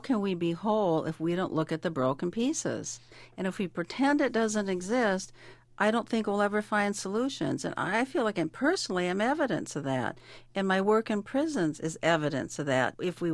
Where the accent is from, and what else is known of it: Seattle, Washington, United States; born or raised there; moved away